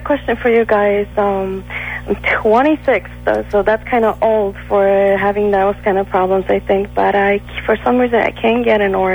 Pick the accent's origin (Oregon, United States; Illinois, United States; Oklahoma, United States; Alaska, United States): Illinois, United States; Chicago; What do you mean, where I'm from? Chicago.